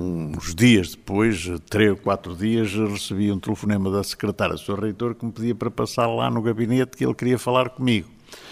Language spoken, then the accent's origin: Portuguese; Porto, Portugal; Portanto, nasci lá, mas foi no Porto que eu me fiz.